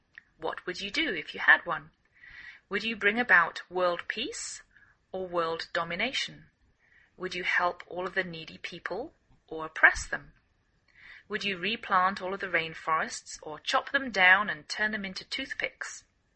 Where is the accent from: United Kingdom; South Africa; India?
United Kingdom; England; now in United States